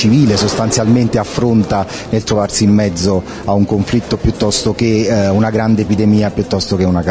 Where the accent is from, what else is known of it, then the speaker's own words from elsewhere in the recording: Salerno, Campania, Italy; Mi fa molto piacere anche perché io sono salernitano